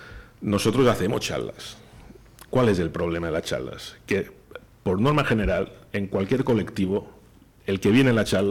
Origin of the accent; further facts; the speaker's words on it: Sardina, Canary Islands, Spain; que yo soy de Sonsardina y los he ido a ver y tal